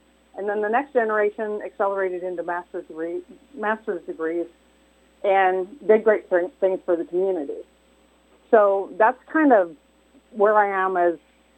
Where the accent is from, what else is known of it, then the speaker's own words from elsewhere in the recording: Illinois, United States; I grew up in Mercer County, and I went to school here. Later on, I went to Western Illinois University